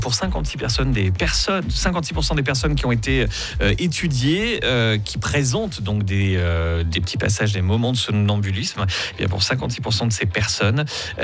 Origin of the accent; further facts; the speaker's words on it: Switzerland; Il y a une grosse étude qui a été menée chez nous en Suisse, du côté de Lausanne